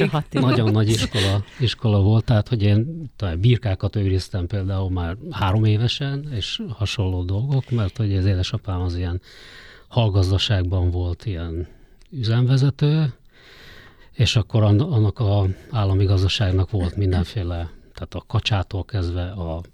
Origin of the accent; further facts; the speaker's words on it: Polgár, Hajdú-Bihar, Hungary; moved away as an adult; Abszolút, ott nőttem föl, én 18 éves koromban kerültem a fővárosba, addig a gimnáziumot is egyébként ott jártam.